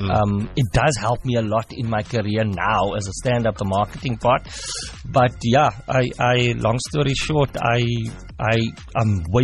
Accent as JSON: {"language": "English", "town": "Port Elizabeth", "region": "Eastern Cape", "country": "South Africa", "tie": "born or raised there", "said": "even though this is my hometown, coming to Port Elizabeth, there was a time in my career where I'd struggled to sell 40 tickets."}